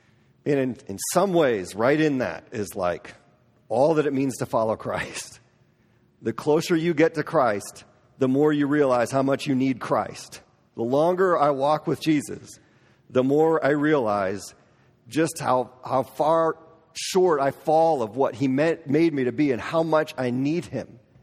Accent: Midwest, United States; I'm from the Midwest. I love the Midwest. I miss the Midwest.

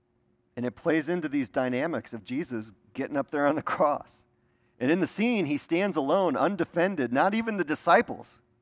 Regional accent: Milwaukee, Wisconsin, United States; I grew up in Milwaukee, outside Milwaukee

